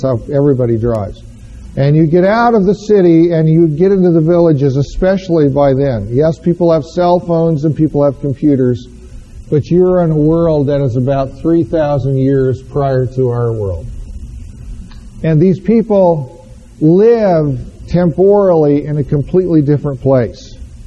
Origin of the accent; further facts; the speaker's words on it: Boulder, Colorado, United States; and I come from Boulder, Colorado. Boulder, Colorado is not exactly the Bible Belt.